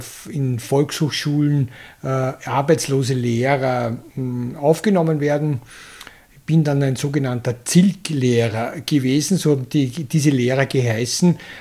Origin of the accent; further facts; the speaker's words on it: Krems, Lower Austria, Austria; born there; ich bin Historiker, habe meine Doktorarbeit geschrieben, also ich bin in Krems geboren